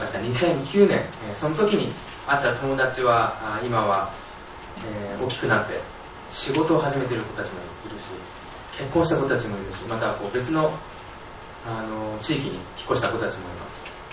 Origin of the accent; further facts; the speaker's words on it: Singapore; Japanese is a second language; 今20歳になって、シンガポールから来ました大学生です。